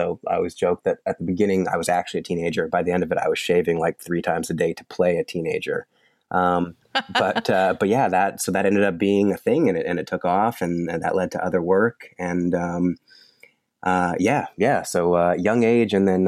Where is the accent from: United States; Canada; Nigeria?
Canada; Winnipeg, Manitoba; I was born and raised in Winnipeg, the prairies of Canada.